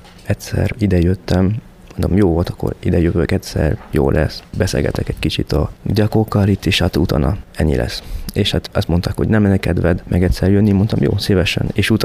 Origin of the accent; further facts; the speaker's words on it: southern France, France; born there; accent: southern French; Hungarian is a second language; Szoktam hangsúlyozni, hogy milyen több kultúra Franciaország, és hogy nem ügyem, mert én például déli vagyok, Dél-Franciaországban születtem, a tájszólásom teljesen más, nagyon erős